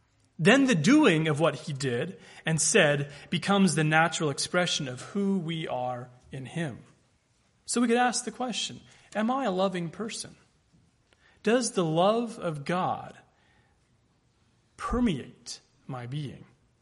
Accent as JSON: {"language": "English", "region": "the South", "country": "United States", "said": "Now, I know that as a Southerner, that might not always be an indication of joy."}